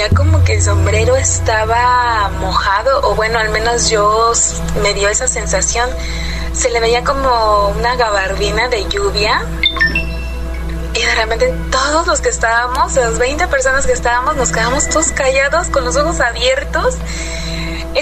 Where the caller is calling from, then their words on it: Cuernavaca, Morelos, Mexico; de Cuernavaca.